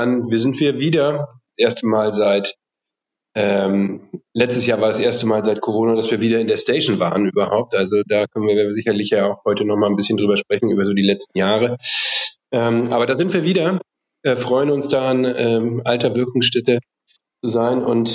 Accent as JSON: {"language": "German", "town": "Cologne", "region": "North Rhine-Westphalia", "country": "Germany", "said": "dass ich als Kölner sehr tolerant und weltoffen bin."}